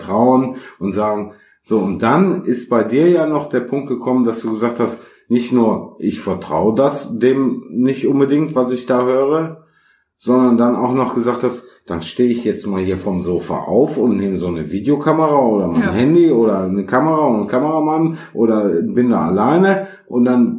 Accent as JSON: {"language": "German", "region": "West Germany", "country": "Germany", "tie": "born or raised there", "said": "ich bin jetzt auch im Westen der Republik aufgewachsen."}